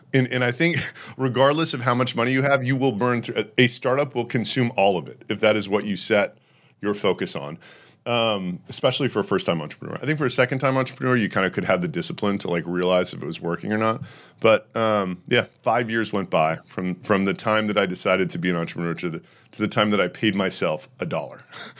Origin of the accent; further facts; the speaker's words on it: Houston, Texas, United States; And I grew up in Houston, Texas, you know, no real drama there. It was kind of my boring childhood, you know.